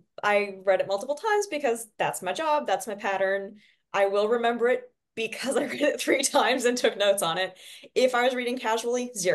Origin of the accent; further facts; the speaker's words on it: Nevada, United States; Originally from rural Nevada, now living in Maine.